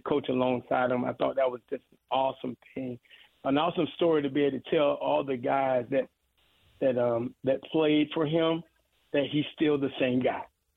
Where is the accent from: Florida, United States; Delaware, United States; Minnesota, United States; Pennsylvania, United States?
Florida, United States; Gainesville; also born or lived in Ocala; I moved to Gainesville to go to, to high school in Gainesville, where the University of Florida is.